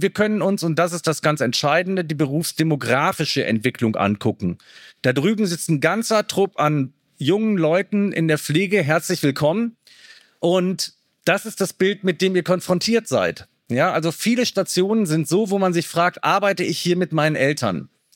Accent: Cologne, North Rhine-Westphalia, Germany; meine Heimatstadt Kölle

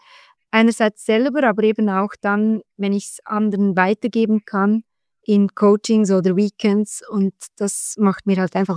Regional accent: Bern, Switzerland; Ich komme aus der Region Bern. Das ist das Berner Oberland.

